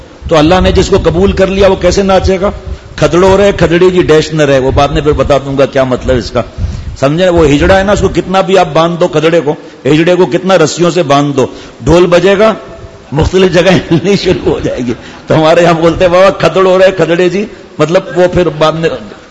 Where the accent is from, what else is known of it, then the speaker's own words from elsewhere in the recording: Tharparkar, Sindh, Pakistan; اور دیہات کے ہم بھی دیہات کے ہیں، میرپور خاص سے آگے تھرپار کریں، وہاں پر رہنے والے ہم لوگ ہیں، ہم تو خیر میری پیدائش یہاں کی ہوئی تھی